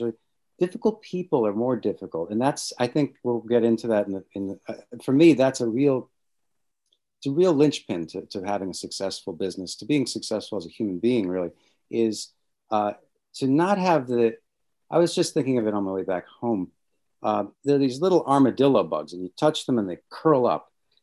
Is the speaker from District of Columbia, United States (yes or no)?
yes; Washington, District of Columbia, United States; I grew up in Washington, D.C., in an atheist family